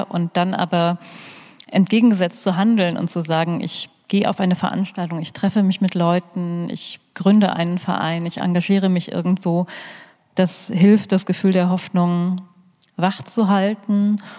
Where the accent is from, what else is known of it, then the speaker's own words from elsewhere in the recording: North Rhine-Westphalia, Germany; Vielleicht sollte ich mal wieder ins Sauerland fahren und mich mit ihm treffen.